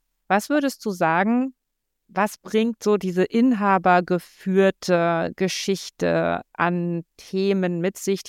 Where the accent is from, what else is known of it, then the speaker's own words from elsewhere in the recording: Berlin, Germany; Wir sind ja hier in Berlin, so. Und laut Kurt Krömer sind wir Berliner zwar die Erfinder der Freundlichkeit